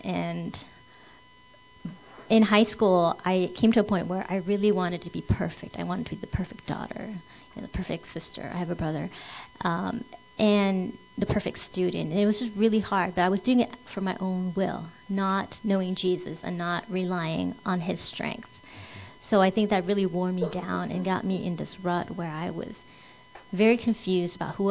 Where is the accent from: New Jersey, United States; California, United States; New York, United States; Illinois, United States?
California, United States; Fresno; So the brief recap is I am from California. Mm-hmm. I was born and raised in Fresno, which is Central California.